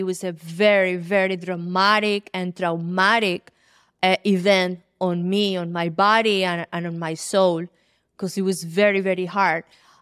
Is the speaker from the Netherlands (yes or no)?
no; Colombia; now in United States; I'm from Colombia. I know coffee. My ancestors were always in the coffee industry. My father was the co-founder of the farmers' co-ops in the coffee industry in Colombia. I grew up with coffee.